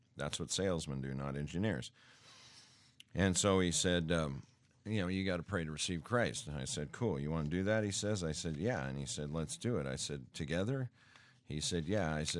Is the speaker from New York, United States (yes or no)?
no; Great Falls, Montana, United States; moved away; when I was growing up, we lived in a part of Montana where we lived in my hometown of Great Falls.